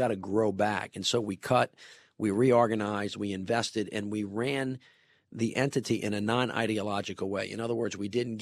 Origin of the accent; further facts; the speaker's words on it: Deep South, United States; my entire life was lived through the prism of, you know, growing up in the Deep South during those very, very difficult times.